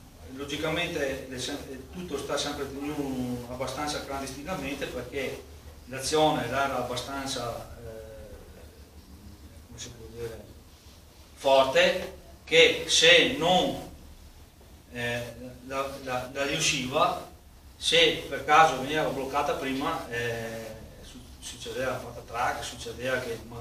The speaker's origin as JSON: {"language": "Italian", "region": "Veneto", "country": "Italy", "said": "noi altri, come Veneti, che abbiamo 1100 anni di storia"}